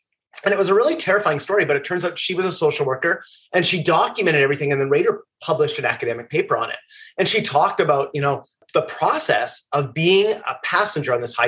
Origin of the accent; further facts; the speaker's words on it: Canada; now in New York, United States; I'm also Canadian.